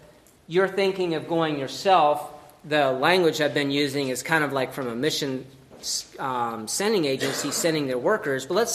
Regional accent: Virginia, United States; now in New York, United States; I grew up in Virginia, we now live in New York.

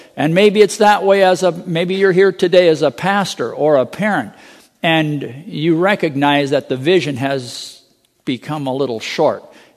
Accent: Minnesota, United States; When I grew up in Minnesota, we didn't have a Christian day school. I went to public school.

